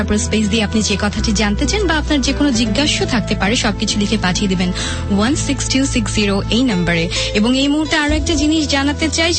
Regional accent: Bangladesh; Exactly, I love Bangladesh and we love Bangladesh, এবং আমরা গর্বিত যে আমরা বাঙালি।

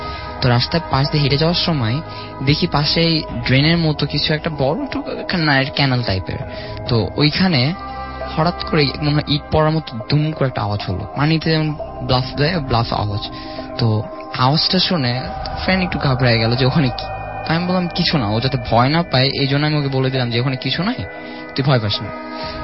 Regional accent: Dhaka, Dhaka Division, Bangladesh; আমি মোহাম্মদপুর থেকে এসেছি।

